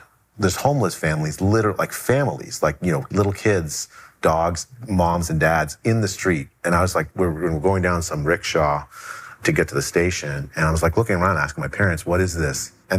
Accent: Kolkata, West Bengal, India; born there; I was born in Calcutta in 1968, well, near Calcutta. And my mom actually grew up in a slum in Calcutta. My dad in a little more middle-class neighborhood.

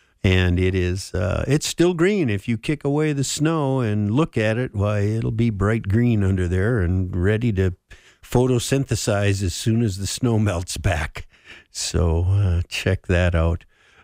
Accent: Park Rapids, Minnesota, United States; born there; now in Grand Rapids, United States; I was born in Park Rapids, 1 sister in Minneapolis. So I guess that's 7. Anyway, moved around a lot until we settled into the Grand Rapids area in 1950.

